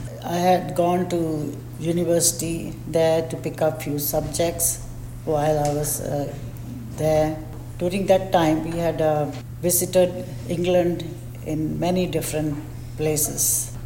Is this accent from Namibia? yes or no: no; Malaysia; moved away as an adult; I was born and raised in Malaysia.